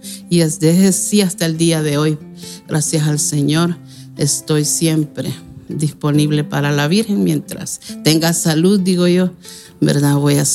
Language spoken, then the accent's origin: Spanish; Santo Tomás, San Salvador, El Salvador; Soy de Santo Tomás, uno de los municipios de la zona sur de San Salvador.